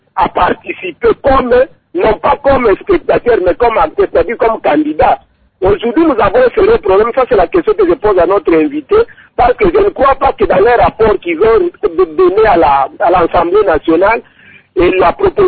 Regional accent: DR Congo; Oui, nous sommes des Congolais

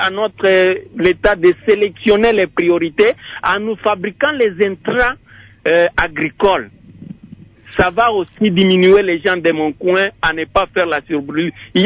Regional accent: DR Congo; puisque nous avons des minéraux ici chez nous au Congo

